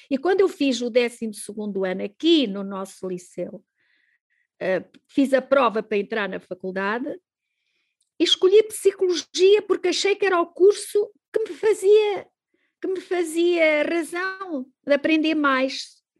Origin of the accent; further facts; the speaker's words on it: Mozambique; eu cresci em Moçambique, eu acho que fui uma sortuda, porque eu cresci no mato.